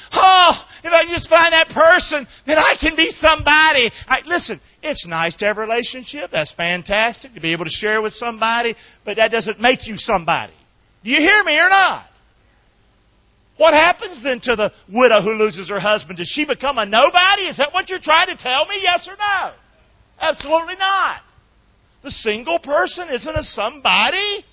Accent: Rockingham, North Carolina, United States; I grew up in Rockingham, North Carolina.

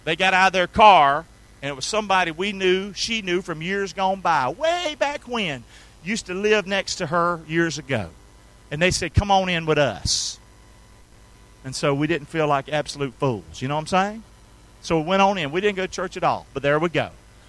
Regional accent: the South, United States; Now, I'm from the South, didn't go to church, didn't know anything about church really

